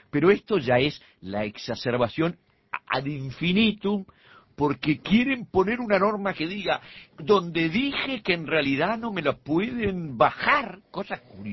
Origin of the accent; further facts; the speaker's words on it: Uruguay; me deja absolutamente humillado como uruguayo.